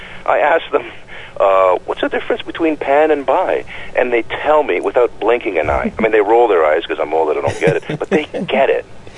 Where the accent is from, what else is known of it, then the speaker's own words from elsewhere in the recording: Oshawa, Ontario, Canada; I come from South Oshawa. I was raised in a binary, a very homophobic binary back in the day.